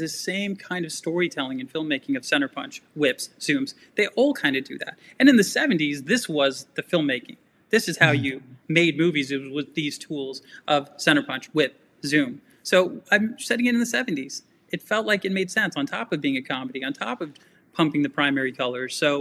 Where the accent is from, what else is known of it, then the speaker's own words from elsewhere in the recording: Virginia, United States; I'm from Virginia. I went to University of Virginia.